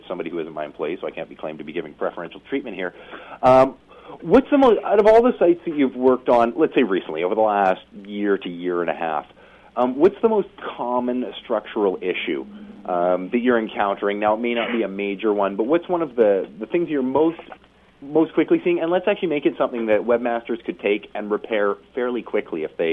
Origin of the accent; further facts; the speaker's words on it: Canada; Now, unfortunately, being Canadian, I don't get to go in and sign these petitions.